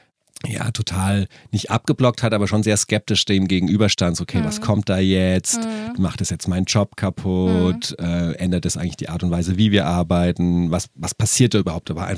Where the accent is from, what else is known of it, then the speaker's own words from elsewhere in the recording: Baden-Württemberg, Germany; now in Munich, Germany; ich komme wie gesagt aus dem Schwarzwald und ich bin zum Filmregiestudium hier nach München gekommen